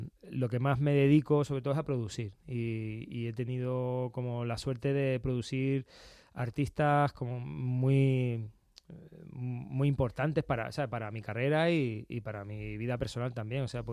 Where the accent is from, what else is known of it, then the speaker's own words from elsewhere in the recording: Lanzarote, Canary Islands, Spain; moved away as an adult; now in Madrid, Spain; me sacas de mi pueblo, de Lanzarote, me plantas en Madrid con 18 años